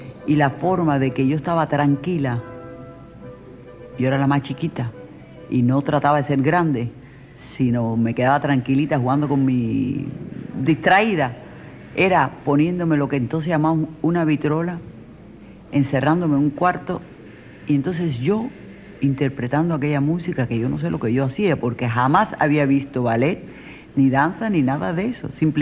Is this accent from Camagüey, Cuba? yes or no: no; Marianao, Havana, Cuba; born there; Yo nací en Marianao.